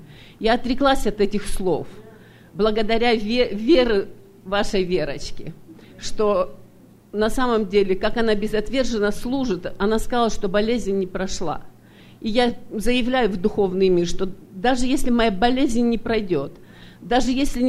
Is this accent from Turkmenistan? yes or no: no; Sacramento, California, United States; я из Сакраменто.